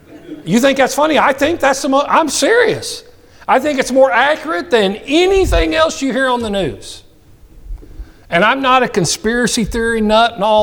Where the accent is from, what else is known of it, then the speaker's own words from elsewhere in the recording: Kansas, United States; I never, growing up in South Central Kansas